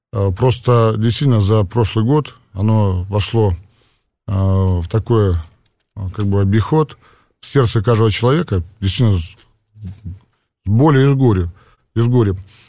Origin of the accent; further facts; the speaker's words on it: Mariupol, Donetsk Oblast, Ukraine; Я сам родом из Мариуполя, с юго-восточной Украины.